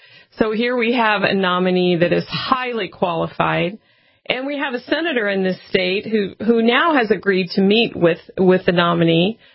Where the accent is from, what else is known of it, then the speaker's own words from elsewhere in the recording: Colorado, United States; Well, I'm from Colorado, too, so I'm about half and half there in D.C.